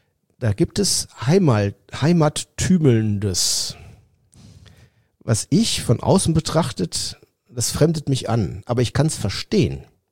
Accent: Trentino-Alto Adige, Italy; Meran hat 30.000, so wie Hahn, wo ich herkomme.

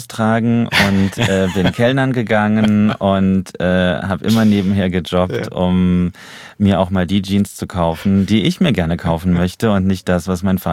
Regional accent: Trier, Rhineland-Palatinate, Germany; ich komme aus Trier, also Erzbistum, sehr katholische Stadt. Ich bin getauft, gefirmt und all diese ganzen Sachen, Kommunion, Messdiener gewesen

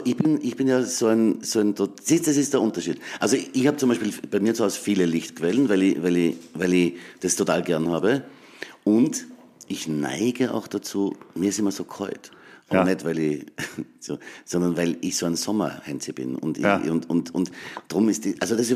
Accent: Graz, Styria, Austria; Hoffentlich sehen wir uns ja dann in meiner Heimatstadt Graz.

